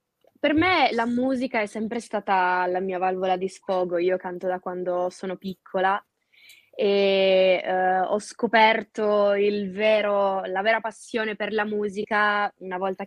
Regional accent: Pecetto Torinese, Piedmont, Italy; Io sono di Peceto Torinese, che è il paese delle ciliegie, è conosciuto in tutto il mondo

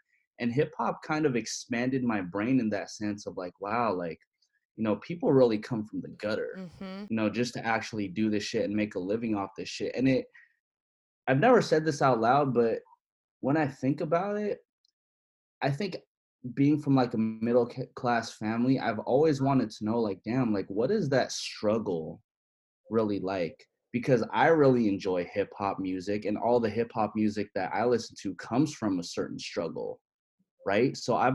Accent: San Francisco, California, United States; my life growing up in San Francisco was very, it was very normal.

